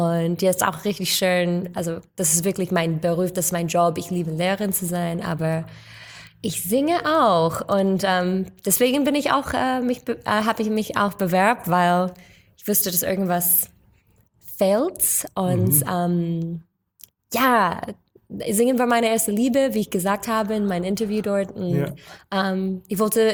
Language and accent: German; United States; first language English; German is a second language; Und weil ich bin aufgewachsen in den USA und wir hatten immer Englisch geredet zu Hause.